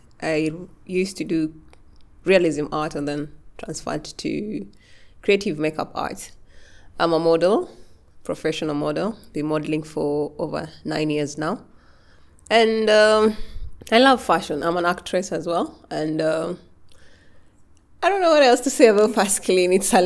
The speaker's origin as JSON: {"language": "English", "country": "Kenya", "tie": "born or raised there", "said": "the stories I grew up with in Kenya"}